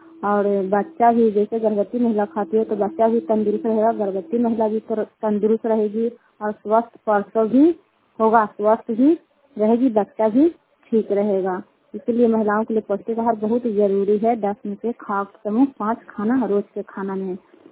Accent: Kukhadiya, Bihar, India; कुखाड़िया के रहने वाले हैं। रुखाई पंचायत चंडी प्रखंड नरिंदा जिला

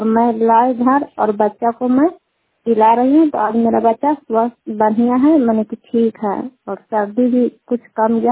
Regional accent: Sikahariya, Bihar, India; सिकहरिया के रहने वाले हैं, रुखार पंचायत के हैं, चंदी प्रखंड नालंदा जिले के।

